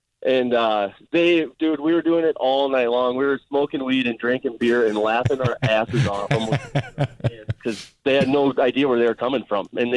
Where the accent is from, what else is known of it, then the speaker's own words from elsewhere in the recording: Mitchell, South Dakota, United States; So it's not really an amusement park thing, but I'm from Mitchell, South Dakota.